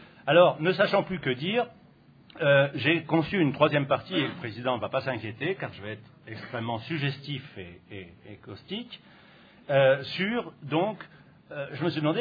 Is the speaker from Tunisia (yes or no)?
no; Provence-Alpes-Côte d'Azur, France; Alors évidemment, quand on est provençal